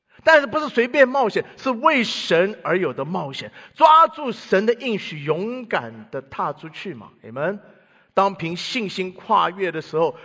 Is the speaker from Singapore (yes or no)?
no; Taiwan; now in United States; 我只记得我小时候在台湾听过西非农耕队这个名词